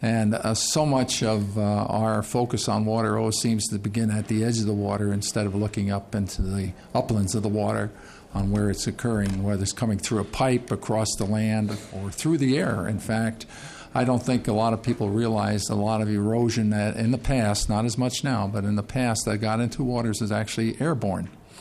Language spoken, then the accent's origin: English; Mankato, Minnesota, United States; I come from the Mankato area of Minnesota, where my wife and I own a small farm.